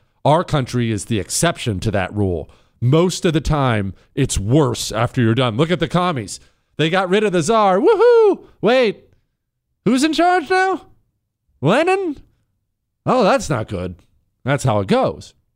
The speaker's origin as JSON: {"language": "English", "country": "United States", "said": "look, I'm an American. Revolution is in my DNA because I'm an American."}